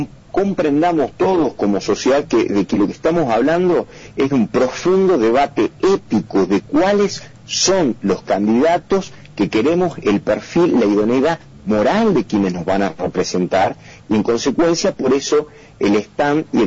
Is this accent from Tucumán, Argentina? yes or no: yes; Tucumán, Argentina; soy un convencido como tucumano